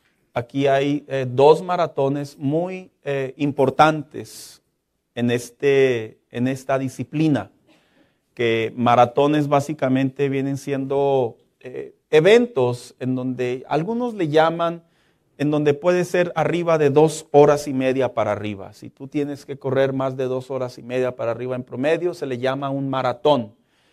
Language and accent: Spanish; Mexico; es un orgullo como mexicanos y para el estado de Chihuahua